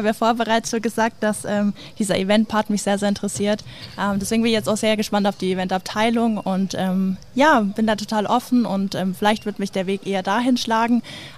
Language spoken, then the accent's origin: German; Bavaria, Germany; Ich komme ja auch aus dem Allgäu, deswegen es lag jetzt auch nicht so weit weg